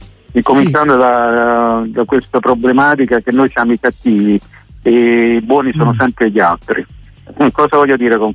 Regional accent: Naples, Campania, Italy; now in Milan, Italy; io sono napoletano e che sto qui a Milano

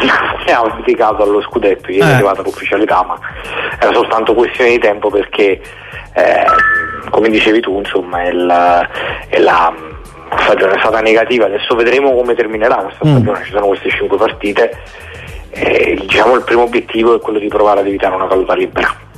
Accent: Naples, Campania, Italy; Noi siamo napoletani e conosciamo, insomma, le strade di Bagnoli

